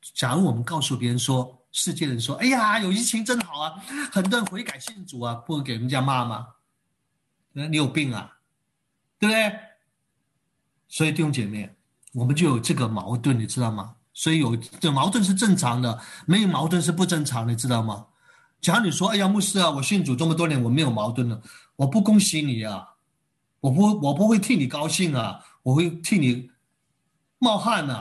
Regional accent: China; now in Toronto, Canada; 我是中国人，我当然喜欢想，哎呀，北京，北京，北京，对不对？但是我又是住在加拿大，住在多伦多

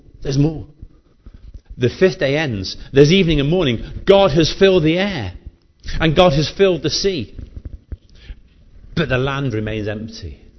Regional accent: North West England, United Kingdom; It's because we're from South Cheshire, you see, that's what we do.

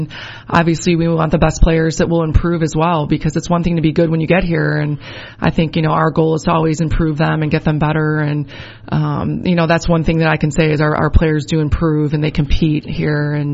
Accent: Chicago, Illinois, United States; Yeah, I have a lot of family, and I grew up in Chicago, yep.

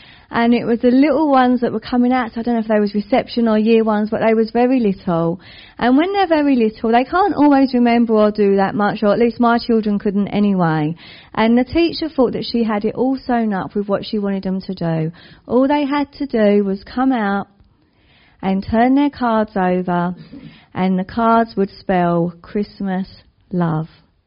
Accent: London, United Kingdom; Now, you can guess by my accent, or maybe you can't, that I'm from the East End of London. People normally say Essex. It is not Essex, it's the East End of London. There is nothing wrong with Essex. I married an Essex man, hence my hybrid accent.

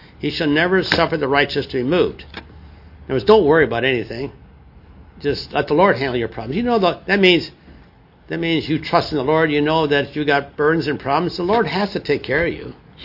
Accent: Wisconsin, United States; But I was from Wisconsin. We had some really nice soil up there.

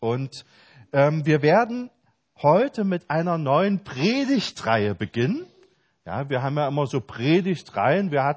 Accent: Germany; now in Austria; Bei uns in Deutschland heißt es Bundeswehr, hier Bundesheer, ja.

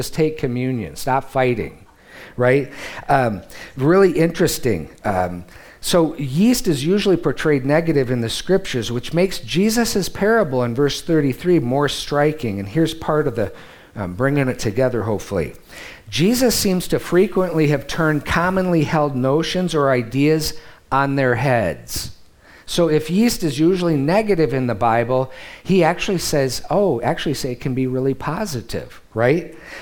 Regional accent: Detroit, Michigan, United States; No, I'm not. I'm from Detroit. Hardly.

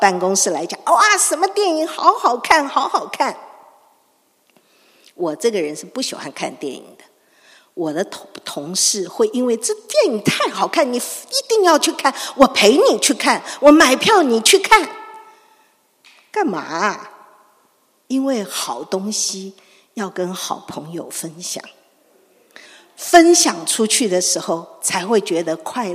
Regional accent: Taiwan; 小时候在台湾有一种糖果

